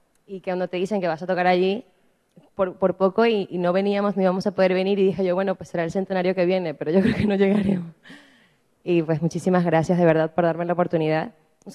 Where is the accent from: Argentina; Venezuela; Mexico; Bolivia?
Venezuela; now in Spain; Yo soy venezolana